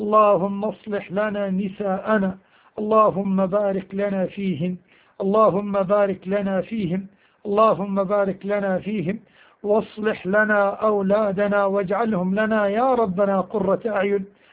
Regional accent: Egypt; وأن يحفظ بلادنا مصر

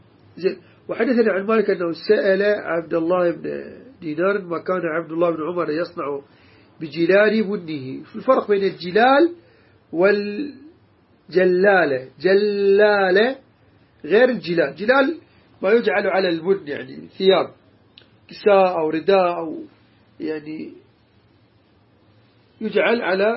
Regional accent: Iraq; احنا من عراقي ما اعرف في باقي البلدان هذا موجود او غير موجود

